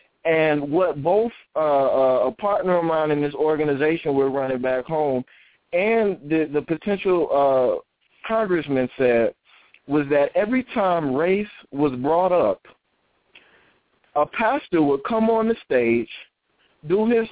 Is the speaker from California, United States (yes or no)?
no; Tallahassee, Florida, United States; there was a rash of shootings in my hometown, Tallahassee, Florida.